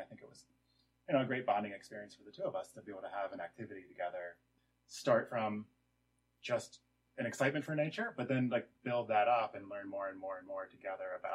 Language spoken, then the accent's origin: English; West Virginia, United States; I grew up in West Virginia, and we would take yearly vacations to the mountains in a place called Canaan Valley.